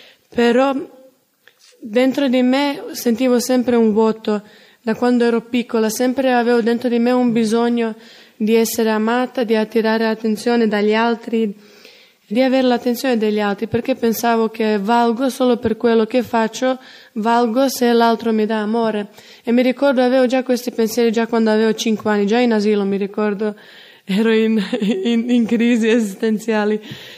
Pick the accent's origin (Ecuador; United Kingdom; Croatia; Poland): Croatia; now in Italy; vengo dalla Croazia e ho 23 anni.